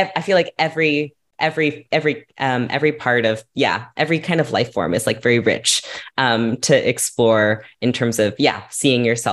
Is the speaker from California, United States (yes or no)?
yes; California, United States; Like, I grew up in California. I got to see a lot of tide pools when I was younger.